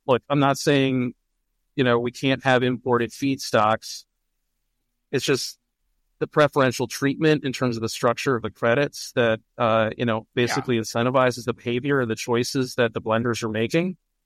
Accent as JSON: {"language": "English", "region": "East Coast", "country": "United States", "tie": "born or raised there", "said": "I'm someone who grew up in cities. I grew up on the East Coast."}